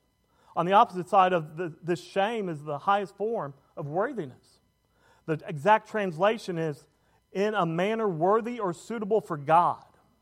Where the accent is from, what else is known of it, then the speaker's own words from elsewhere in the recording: United States; As an American, I do not understand the same meaning of bringing shame to my family